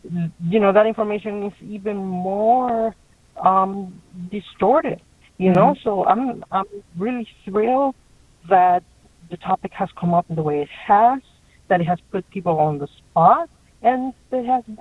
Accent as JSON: {"language": "English", "region": "New York", "country": "United States", "said": "And I think that if I feel that way as a New Yorker"}